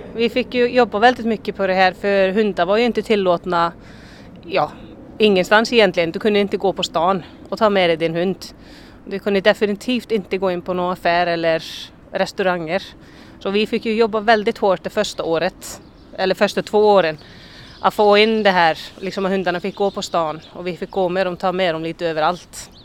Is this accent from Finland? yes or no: no; Iceland; Jag är född och uppväxt på Island och har började med ledarhundar först 99 när jag flyttade till Sverige.